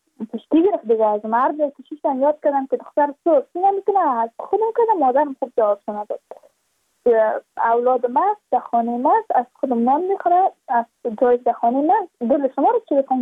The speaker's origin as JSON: {"language": "Persian", "region": "Badakhshan", "country": "Afghanistan", "said": "ما از بدخشان هستیم، یعنی منطقه دور دستش،"}